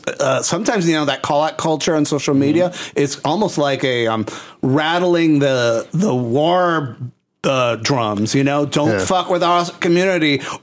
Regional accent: San Juan, Puerto Rico; now in Chicago, United States; in some ways I am an outsider in my hometown of San Juan, Puerto Rico, here in Chicago.

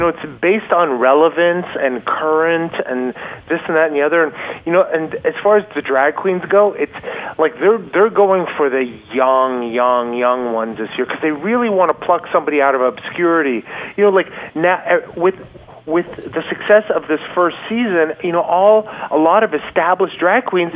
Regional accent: Canada; you know, my heritage is Hispanic, and I... And, you know, but I was born and raised in Canada, and my mom was French Canadian.

